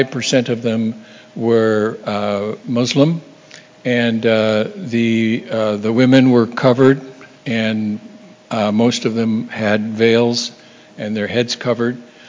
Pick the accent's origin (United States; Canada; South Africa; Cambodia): Cambodia; also born or lived in Vietnam / Thailand; although I grew up in Cambodia and spent time in Cambodia and Vietnam and even Thailand